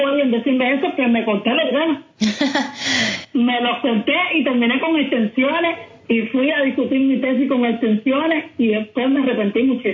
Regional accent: Santiago de Cuba, Cuba; now in Havana, Cuba; yo soy de Santiago de Cuba y vivo aquí en La Habana.

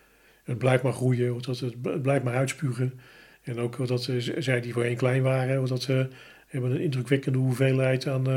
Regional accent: Groningen, Netherlands; born there; Ik ben geboren in Groningen.

